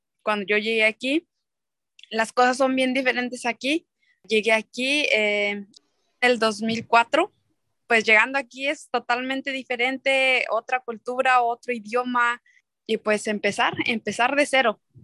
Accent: San Miguel Chaltepet, Puebla, Mexico; now in United States; tengo 35 años. Yo soy originaria de México, Puebla, de un pueblo que se llama San Miguel Chaltepet. Estoy en Felsmer, el estado de Florida. Aquí ya llevo 19 años

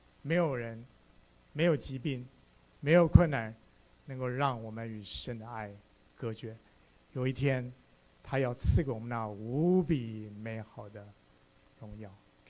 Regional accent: South Korea; 我们都是在韩国一起长大的，

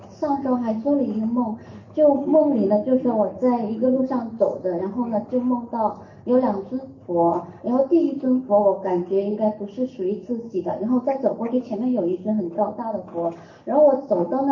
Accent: Jiangmen, Guangdong, China; now in Sydney, Australia; 但是我老家是广东江门的

